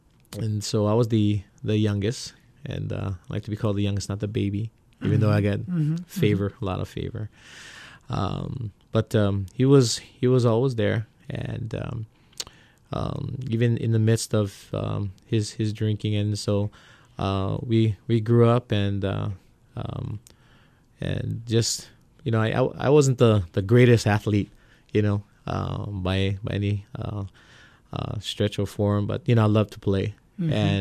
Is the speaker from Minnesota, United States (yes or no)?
no; Honolulu, Hawaii, United States; I was born and raised here in Kalihi. Went to Fern, to Kalakaua, and then eventually to Farrington.